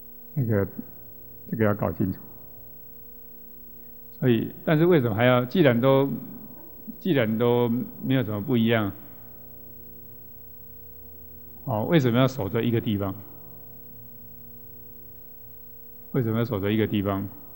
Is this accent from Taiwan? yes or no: yes; Taiwan; 那我们台湾这边要跟